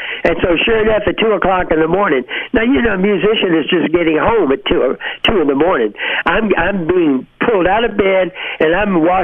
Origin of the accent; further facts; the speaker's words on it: Louisiana, United States; accent: Louisiana; I think maybe it was my Louisiana accent that I really, really had. It was so strong